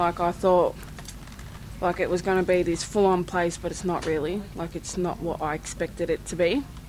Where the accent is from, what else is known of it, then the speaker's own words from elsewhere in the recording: Ballarat, Victoria, Australia; and I'm from Ballarat